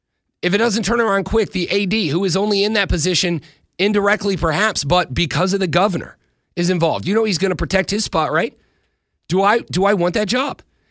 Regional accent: New Orleans, Louisiana, United States; now in South Carolina, United States; I am from Louisiana. I have great pride in being from Louisiana, being a New Orleans kid.

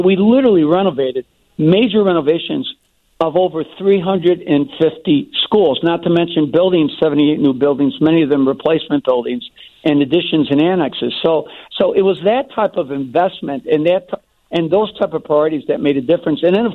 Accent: Chicago, Illinois, United States; I grew up in the Roseland-Pullman area.

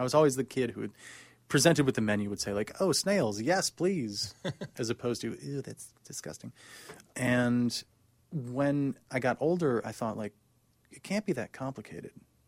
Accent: United States; growing up as an American, I have access to, you know, the proverbial melting pot, right?

